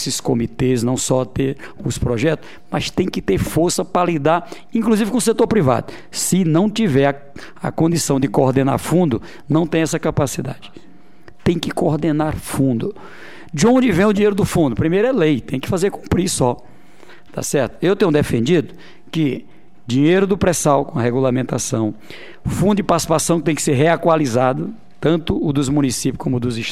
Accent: Northeast Region, Brazil; Eu digo para você aqui, como nordestino

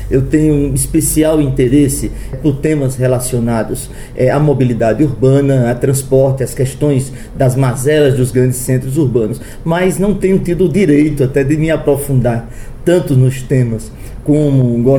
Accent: Paraíba, Brazil; nos grotões da minha terra, nos rincões do meu estado, nos limites territoriais da Paraíba, os meus irmãos paraibanos

